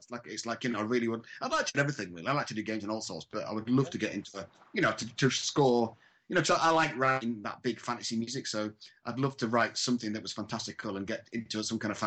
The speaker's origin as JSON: {"language": "English", "region": "Scotland", "country": "United Kingdom", "said": "God, I'm actually Scottish as the worst of the world, aren't we?"}